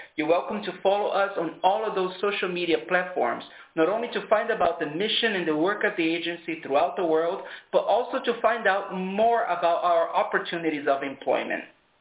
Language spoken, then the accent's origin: English; Brazil; English is a second language; And I've been at the IAEA since April 2014, and I am from Brazil.